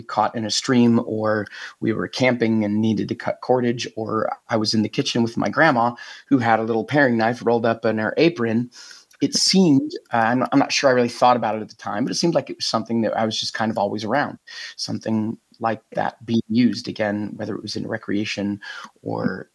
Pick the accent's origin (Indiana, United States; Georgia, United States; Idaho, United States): Indiana, United States; Fort Wayne; born there; I was born in Fort Wayne, Indiana, in a little area, on Pemberton Street